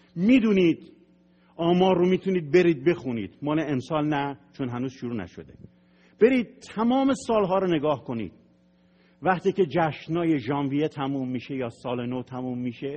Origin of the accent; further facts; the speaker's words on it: Iran; چون کشورمه، من ایرانیم، هیچ وقت ایرانی بودنم رو تکذیب نمی کنم.